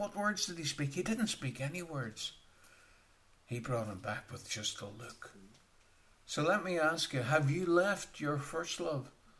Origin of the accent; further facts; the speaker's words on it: Northern Ireland, United Kingdom; As you know, I'm from Northern Ireland.